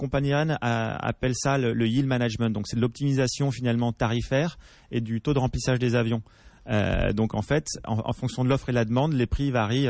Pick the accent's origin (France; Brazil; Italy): France; Lyon, Auvergne-Rhône-Alpes; Je suis originaire de Lyon